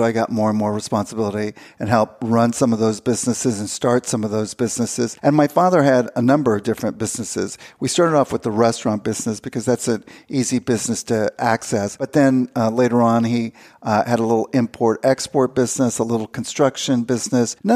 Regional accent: Kansas City, Missouri, United States; So that's where I was born. I grew up in Kansas City, Missouri.

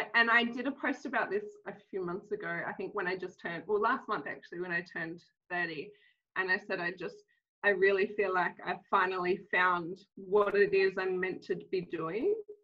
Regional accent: Kalgoorlie, Western Australia, Australia; No, we moved here about 6 years ago, or 7 years this year, actually. So I am from Kalgoorlie, where I met my husband, which is like a mining town.

